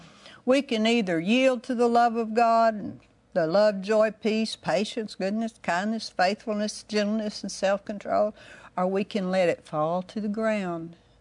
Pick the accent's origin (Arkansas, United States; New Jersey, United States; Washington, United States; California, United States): Arkansas, United States; when I was a girl, I was raised in Arkansas, and I've shared this sometime, but I don't know if it's been recent or not. I was raised in Arkansas where they were raised peaches. My granddad had peach harvest.